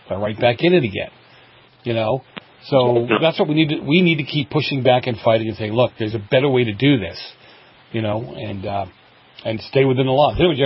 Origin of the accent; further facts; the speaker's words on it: Boston, Massachusetts, United States; I remember years and years ago growing up in Boston